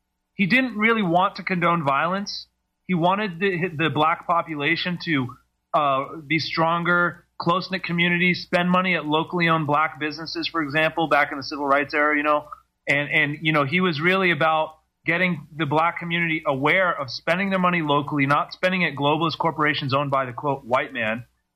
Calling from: United States; I'm calling Australia from America.

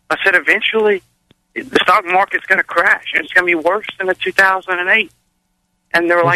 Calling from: Kinder, Louisiana, United States; Oh, Kinder, Louisiana, man.

